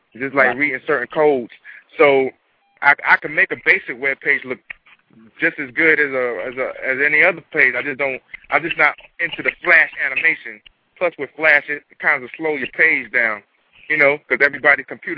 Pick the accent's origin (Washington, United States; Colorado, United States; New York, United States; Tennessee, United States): New York, United States; Brooklyn; born there; Well, I'm actually born from Brooklyn, New York.